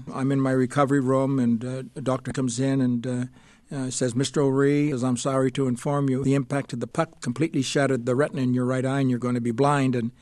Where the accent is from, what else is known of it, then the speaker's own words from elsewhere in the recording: Canada; born there; I was born in Canada. I had the availability of ice every day. I skated to school.